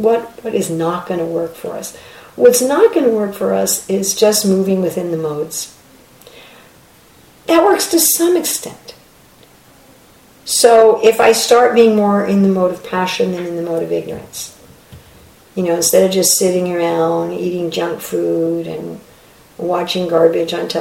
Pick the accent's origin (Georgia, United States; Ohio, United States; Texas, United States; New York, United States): New York, United States; New York City; Just like I was born and raised in Midtown Manhattan of New York City, and when I'm there again, I'm like, oh yeah, this is my place.